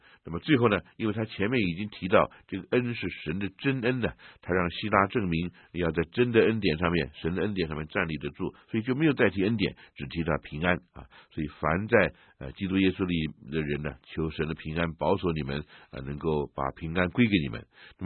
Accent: China

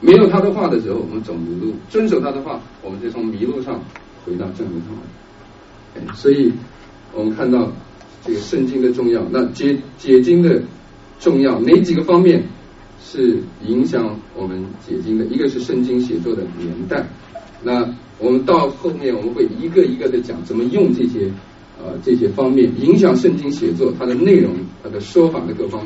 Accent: China; 我们这个从大陆来的人

